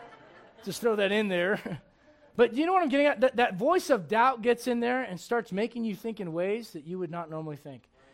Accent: United States; I'm thankful that I'm an American, but I got to get you to understand this.

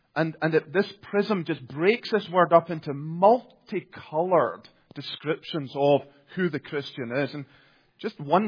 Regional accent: Scotland, United Kingdom; I'm Scottish.

